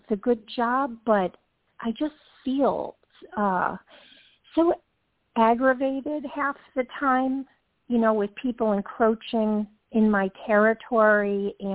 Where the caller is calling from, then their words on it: Georgia, United States; from Georgia.